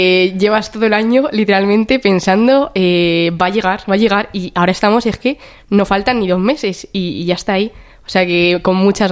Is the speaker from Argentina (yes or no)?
no; San Fernando de Henares, Community of Madrid, Spain; tengo 21 años y estudio Derecho y ADE aquí en Alcalá. Y nada, soy de San Fernando de Henares y de la parroquia Santos Juan y Pablo.